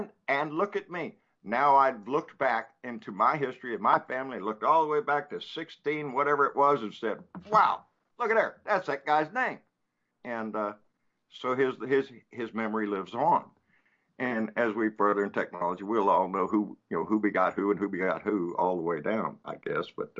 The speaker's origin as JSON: {"language": "English", "town": "Corpus Christi", "region": "Texas", "country": "United States", "tie": "born or raised there", "also_born_or_lived": "Guantanamo, Cuba / New Orleans, United States", "said": "I grew up here in Corpus Christi a lot. I was a Navy brat, born in Guantanamo, Cuba, and floated around, but was basically here between Corpus Christi and New Orleans."}